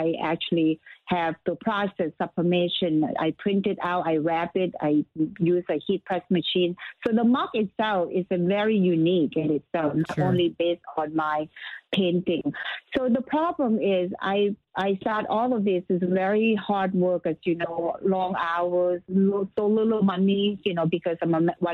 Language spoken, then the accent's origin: English; Thailand; I'm from Thailand.